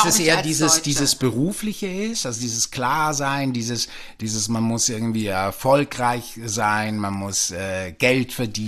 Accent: Switzerland; Ich bin ja auch in der Schweiz geboren.

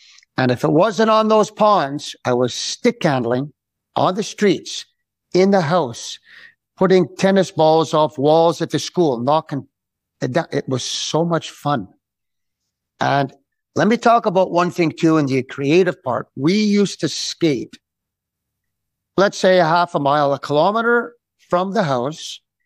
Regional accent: Montreal, Quebec, Canada; We were living in Rosemount on a steep street

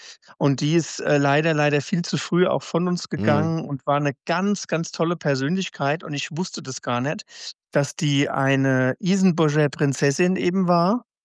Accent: Frankfurt, Hesse, Germany; Ich bin waschechter Frankfurter, genau. Und bin zwar in diesen, ich sage, die Original-Frankfurter sage es immer die Zone Randgebiete, weil das natürlich so die nördlichen Stadtteile sind

